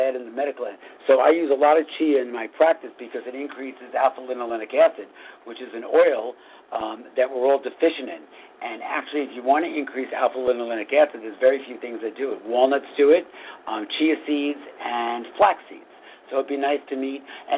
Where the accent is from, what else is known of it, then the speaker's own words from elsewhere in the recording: New York City, New York, United States; born there; I lived in Hell's Kitchen. I was born in Hell's Kitchen. I lived in Hell's Kitchen on 47th and 8th and 9th